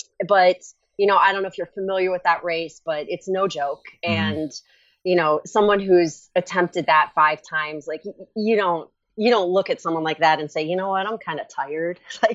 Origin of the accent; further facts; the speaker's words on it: Marblehead, Ohio, United States; So I'm from Ohio. I'm from Marblehead, Ohio, a little town out in the peninsula.